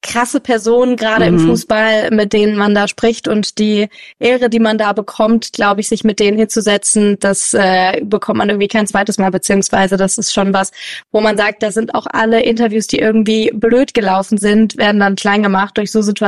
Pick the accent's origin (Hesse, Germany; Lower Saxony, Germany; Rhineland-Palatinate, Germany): Hesse, Germany; Wiesbaden; Er baut ja jetzt gerade in Wiesbaden in meiner Heimat ein neues Haus.